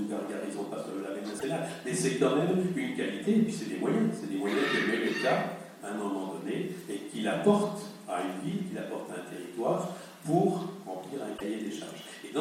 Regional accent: Belfort, Bourgogne-Franche-Comté, France; je suis venu à Belfort, je suis originaire de Belfort au départ, j'avais fait un grand tour de France professionnellement

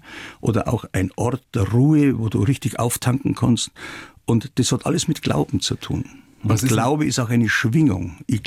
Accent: Traunstein, Bavaria, Germany; born there; die konnte man in Traunstein ja nur im Priesterseminar machen

